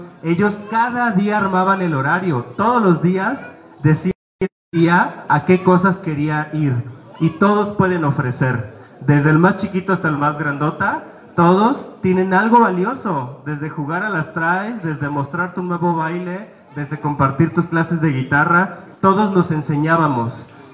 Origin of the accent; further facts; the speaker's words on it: Oaxaca, Mexico; Vengo de Oaxaca